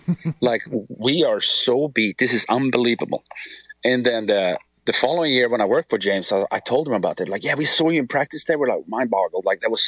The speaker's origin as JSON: {"language": "English", "country": "Sweden", "said": "I'm from Sweden, the company's from Sweden. So you're living in your home country, but you're traveling the world, right?"}